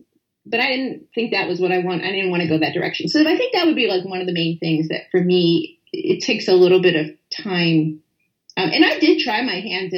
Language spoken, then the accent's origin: English; Philadelphia, Pennsylvania, United States; I grew up in West Philadelphia.